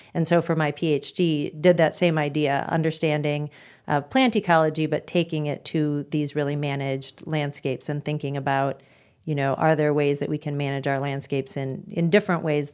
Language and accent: English; Brandon, South Dakota, United States; So I am a South Dakotan. Since first grade, I grew up outside of Brandon, went to Brandon Valley School District